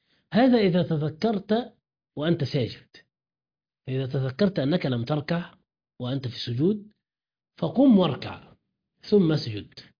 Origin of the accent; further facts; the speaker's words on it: Egypt; فأنا أرى أن الأحوط في بلادنا مصر